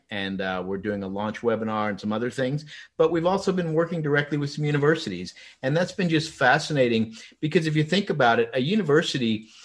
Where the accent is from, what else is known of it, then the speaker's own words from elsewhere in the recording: North Carolina, United States; But I came from North Carolina, and those schools have taken a different approach.